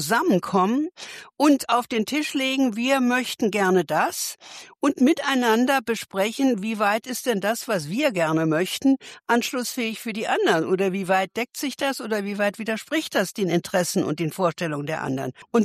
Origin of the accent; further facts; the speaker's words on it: Berlin, Germany; Als Berlinerin fahre ich seit Jahrzehnten S-Bahn.